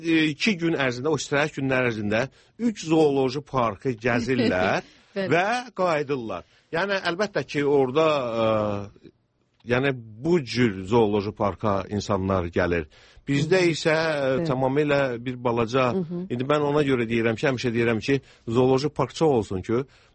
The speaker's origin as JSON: {"language": "Azerbaijani", "region": "Ganja", "country": "Azerbaijan", "tie": "born or raised there", "said": "Özüm Gəncədə doğulmuşam, orada böyümüşəm."}